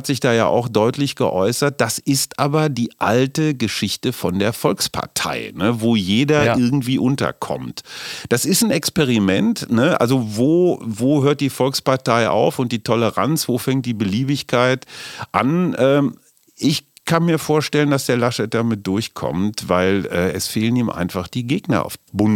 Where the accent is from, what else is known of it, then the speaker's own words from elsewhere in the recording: West Germany, Germany; ich bin auch Wessi durch und durch